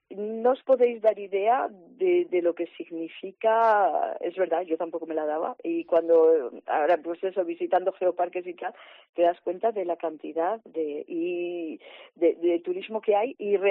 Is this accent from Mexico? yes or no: no; Monsagro, Castile and León, Spain; Yo, como sabes, en Monsagro, mi pueblo, tenemos un centro de interpretación de paleontología de la piedra fósil.